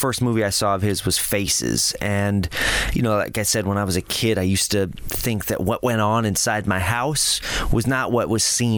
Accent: Lakewood, Colorado, United States; Lakewood, Colorado.

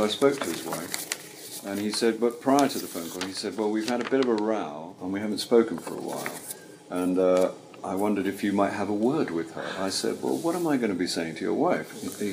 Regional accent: Caterham, South East England, United Kingdom; But in fact, I grew up in Caterham, which is near Croydon.

